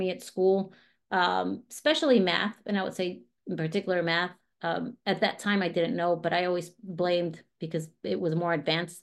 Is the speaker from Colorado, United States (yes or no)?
yes; Colorado, United States; born there; also born or lived in Lima, Peru; I was born here in the States in Colorado, and my mom is Peruvian. My dad was American